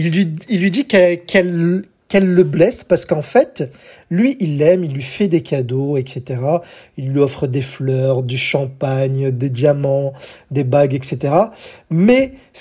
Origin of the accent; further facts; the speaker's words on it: France; de nos jours, en 2020, chez nous en France, nous avons un top 200.